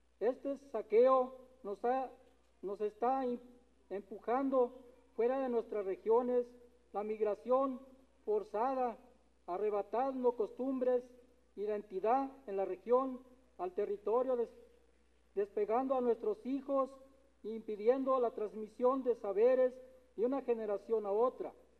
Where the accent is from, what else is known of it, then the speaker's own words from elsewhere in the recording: San Isidro, Jalisco, Mexico; Nosotros venimos de la comunidad de San Isidro, del municipio de San Gabriel, por allá donde el Llano en Llamas se refleja en un libro